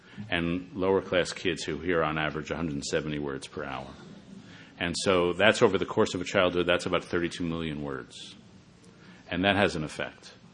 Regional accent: Radnor, Pennsylvania, United States; What I grew up with in Radnor is what she calls concerted cultivation, where the kids are driven around and prepared for adulthood.

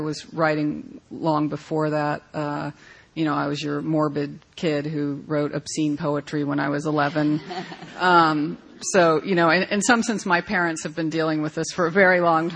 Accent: Pennsylvania, United States; Well, I grew up outside of Philly in the suburbs, which my friends always make sure I am very, very honest about

